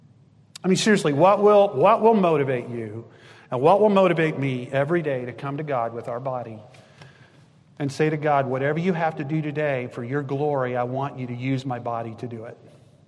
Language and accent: English; Texas, United States; I grew up in South Texas, and the highest thing in South Texas is the overpass where I grew up on Highway 85.